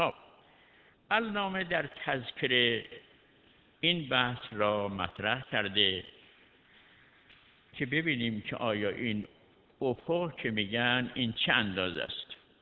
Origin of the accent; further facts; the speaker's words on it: Iran; در کویت ماه را میبینن میگن به ما مربوط است، ما اهل ایران هستیم، کویت یک کشور دیگه است.